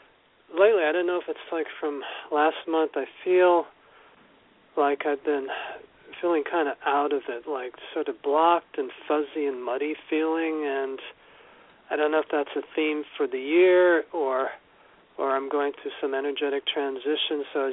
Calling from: Arlington, Massachusetts, United States; I'm calling from Arlington, Massachusetts.

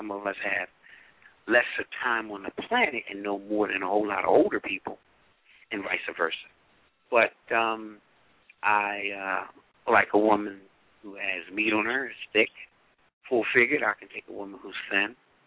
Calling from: Philadelphia, Pennsylvania, United States; I'm calling from Pennsylvania, Philadelphia area.

